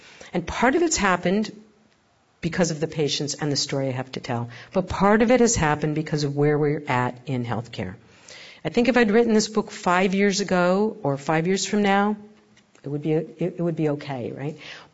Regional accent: California, United States; I mean, I honestly, as a Californian, I thought everybody knew what the Commonwealth Club was.

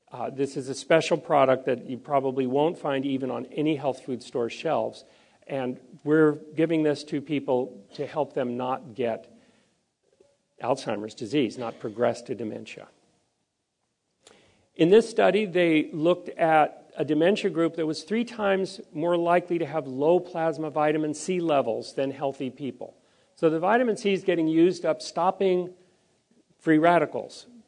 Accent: Maui, Hawaii, United States; As you heard, I'm from Maui.

